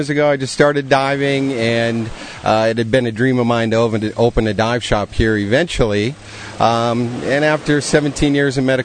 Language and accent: English; Minnesota, United States; now in Fiji; I am from Minnesota, you know, but I've lost that accent, and I consider Fiji my home now.